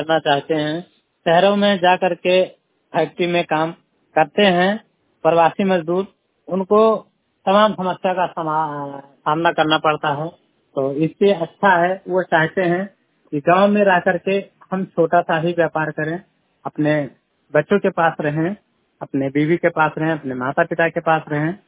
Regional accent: Haraiya, Uttar Pradesh, India; मेरा उम्र 33 साल है, मैं हरैया सतगरा ब्लॉक से हूँ और हमारे यहाँ पोस्ट ऑफिस का पिन कोड है 27125।

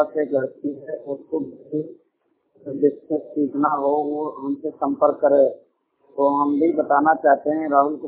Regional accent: Banda, Uttar Pradesh, India; मैं बांदा उत्तर प्रदेश का मूल निवासी हूँ।

